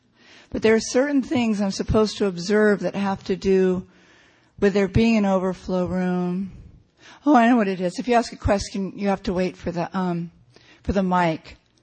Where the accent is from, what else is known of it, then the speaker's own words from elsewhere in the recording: California, United States; I'm from California.